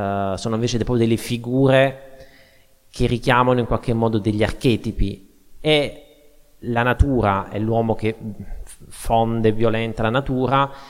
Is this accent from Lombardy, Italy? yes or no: no; Apulia, Italy; quando diciamo che siamo pugliesi, cioè, si illuminano gli occhi dei nostri interlocutori